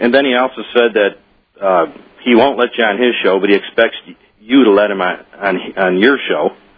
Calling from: Malta, Illinois, United States; Malta, Illinois.

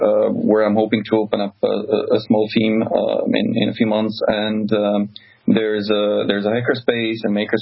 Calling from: Singapore; No, I'm actually calling from Singapore

